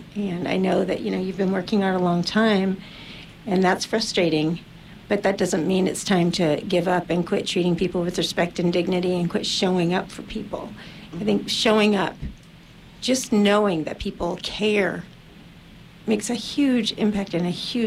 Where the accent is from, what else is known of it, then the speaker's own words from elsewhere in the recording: Eureka, United States; You know, when I grew up here in Eureka, when I grew up, I went to a homogeneous Washington elementary.